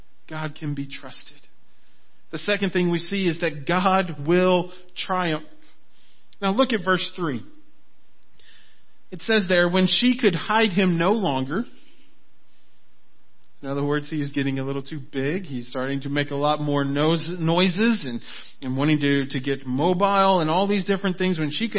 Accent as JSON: {"language": "English", "region": "Florida", "country": "United States", "tie": "born or raised there", "said": "Now, I grew up in Florida, and every time we went fishing, we would see alligators all over the place."}